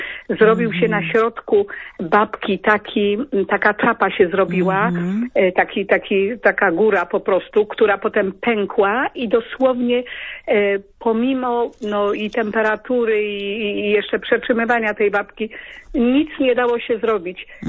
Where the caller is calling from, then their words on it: southern Poland, Poland; Ja z Polski Południowej.